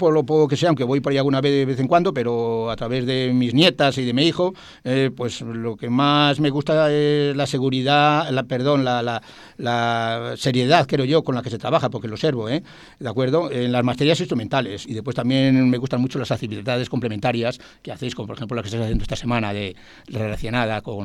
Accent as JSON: {"language": "Spanish", "town": "Fermoselle", "region": "Castile and León", "country": "Spain", "lives_now": "Tordesillas, Spain", "said": "Y bueno, pues entonces era una manera de dar a conocer aquí, entonces sí, a mi pueblo, igual que también doy a conocer Tordesillas en Fermoselle."}